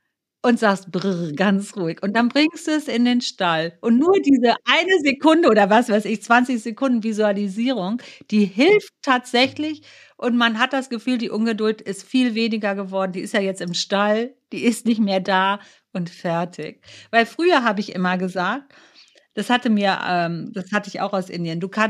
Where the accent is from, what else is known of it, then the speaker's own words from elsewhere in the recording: Bonn, North Rhine-Westphalia, Germany; born there; Ich bin in Bonn geboren. Ich lebe in Bonn und ich will immer hier sein.